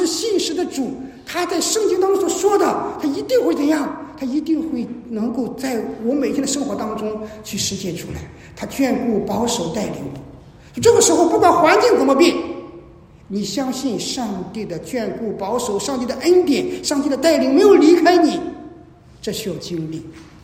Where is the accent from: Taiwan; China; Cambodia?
China; now in Canada; 可能是我们中国人的神那个天等等